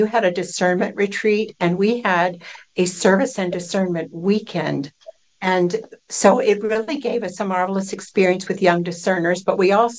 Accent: Enfield, Connecticut, United States; from Enfield, Connecticut

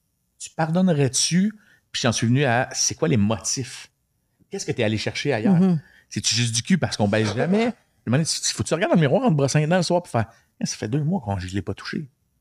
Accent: Quebec, Canada; C'est un sport dans lequel on a grandi au Québec, dans le hockey

